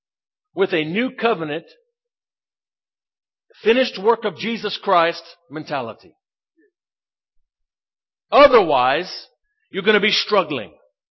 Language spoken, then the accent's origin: English; United States; now in South Africa; I'm American. Our supporters back home, they give us dollars.